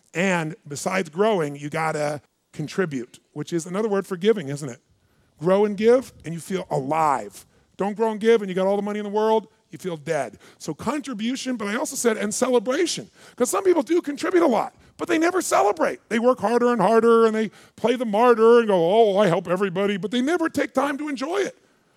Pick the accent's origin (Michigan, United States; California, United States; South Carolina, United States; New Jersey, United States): California, United States; Azusa; I mean, I'm a kid from Azusa, California.